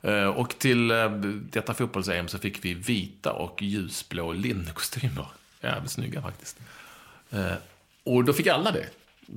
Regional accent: Skåne, Sweden; accent: Scanian

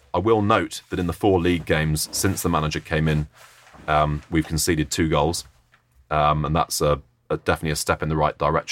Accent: Oxford, South East England, United Kingdom; You know, my hometown team, Oxford, has been the form team in the division for the last month, 2 months.

